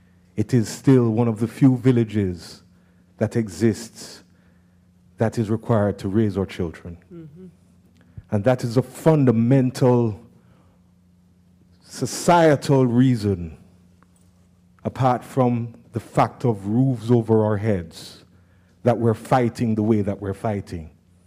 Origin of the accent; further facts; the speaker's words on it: Jamaica; now in Philadelphia, United States; when I came from Jamaica, the place I went to every day to keep myself out of trouble because I didn't have any money to go anywhere else, the Walnut Street Library